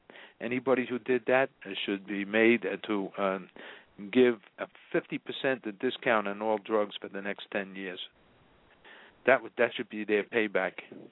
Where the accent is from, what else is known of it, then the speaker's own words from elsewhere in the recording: New York City, New York, United States; I grew up in New York City where the Hudson meets the Harlem River